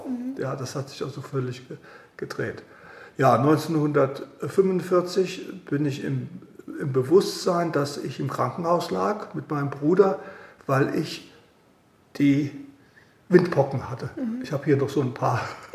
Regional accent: Meissen, Saxony, Germany; born there; Ich weiß, dass ich geboren wurde in der Porzellanmanufaktur in Meißen. Die hatten damals ein Betriebskrankenhaus. Ja, und da wurde ich also als drittes Kind geboren.

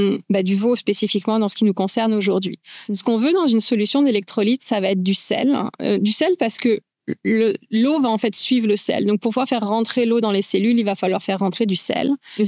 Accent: France; moved away as an adult; now in Quebec, Canada; je suis vétérinaire, j'ai gradué en France, comme mon accent le laisse paraître encore. Je suis arrivée au Canada, au Québec spécifiquement, il y a un peu plus de 20, presque 20 ans maintenant.

